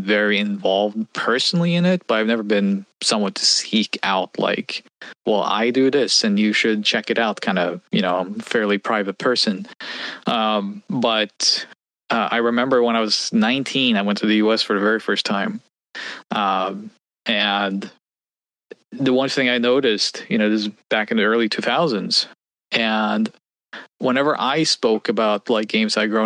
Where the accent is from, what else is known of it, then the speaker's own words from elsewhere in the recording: Norway; I'm already a unicorn because I'm like from Northern Europe. I'm born and raised in Norway.